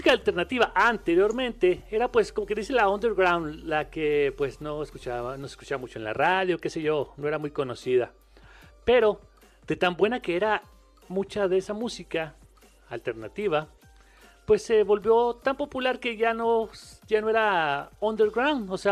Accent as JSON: {"language": "Spanish", "region": "Chihuahua", "country": "Mexico", "also_born_or_lived": "Monterrey", "said": "yo soy originario de Chihuahua, al norte de México. La mitad de mi vida también la he vivido en Monterrey, Nuevo León, ya que mi papá es de ahí, mi mamá es de aquí, de Chihuahua, y se conocieron precisamente en Monterrey."}